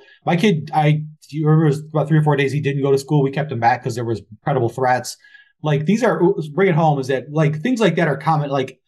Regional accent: Rochester, Michigan, United States; So I grew up in, you know, for most of my formative years, high school, middle school, I grew up in Rochester, Michigan, you know, 90, even to this day, it's like 90% white.

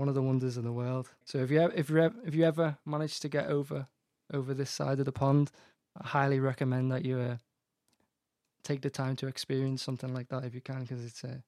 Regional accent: North West England, United Kingdom; accent: Scouse; Scousers get everywhere in the world, but the accent's not very well known. Because everyone thinks that we all talk like … we don't.

